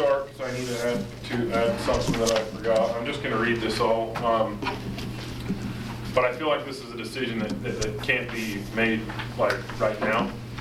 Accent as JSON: {"language": "English", "town": "Daniel", "region": "Utah", "country": "United States", "tie": "born or raised there", "lives_now": "Midway, United States", "said": "I was born and raised here in Daniel."}